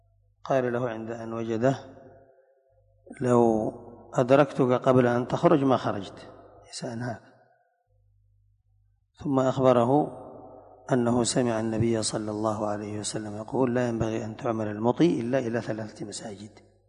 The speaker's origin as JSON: {"language": "Arabic", "country": "Yemen", "said": "يشدون الرحال إلى كثير من المقبورين عندنا في اليمن"}